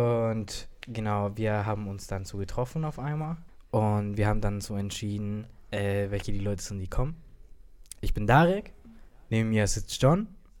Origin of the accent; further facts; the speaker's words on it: Hamburg, Germany; wir kommen ja aus Hamburg. Das ist ein bisschen weit nach Leipzig.